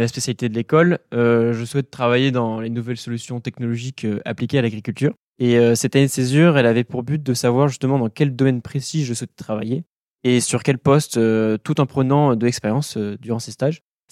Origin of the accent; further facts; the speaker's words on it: Toulouse, Occitanie, France; now in Beauvais, France; 23 ans. Je suis originaire de Toulouse et je suis étudiant en école d'ingénieur en agronomie à Unilassalle à Beauvais.